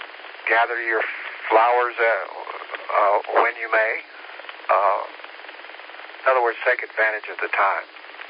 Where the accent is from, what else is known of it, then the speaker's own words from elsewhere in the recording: Tennessee, United States; I wasn't a river rat like Tom Sawyer was. I was a hillbilly. I grew up in East Tennessee.